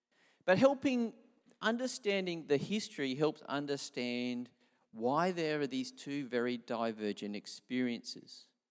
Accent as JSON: {"language": "English", "region": "South Australia", "country": "Australia", "tie": "born or raised there", "said": "And from the age of about 11, I grew up travelling around South Australia and got to see lots of things."}